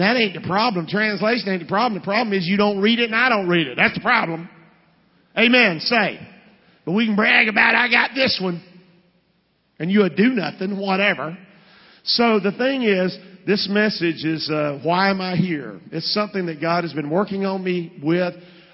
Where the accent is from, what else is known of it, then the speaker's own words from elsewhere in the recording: the South, United States; I got saved, always a Southerner.